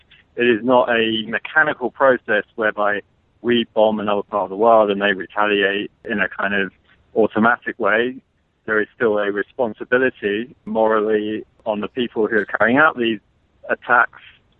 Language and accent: English; United Kingdom; I mean, I'm from the United Kingdom.